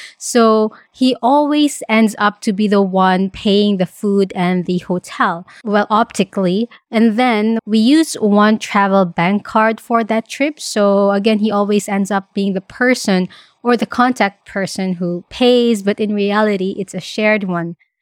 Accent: Philippines; now in Australia; I live in Australia, but I'm originally from the Philippines.

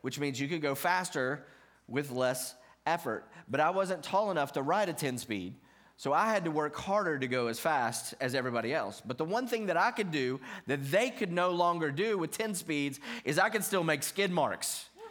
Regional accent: Virginia, United States; elementary school, growing up in Virginia, all of us neighborhood boys rode bikes.

